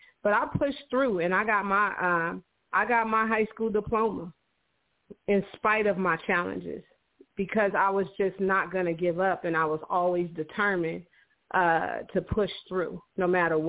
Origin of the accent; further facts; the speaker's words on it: Watts, California, United States; we talk about the memories of growing up in Watts together.